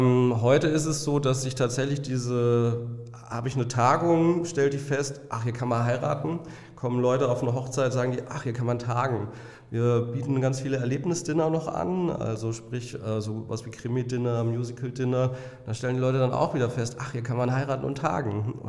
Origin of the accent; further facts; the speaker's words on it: Alsfeld, Hesse, Germany; ich komme aus Alsfeld.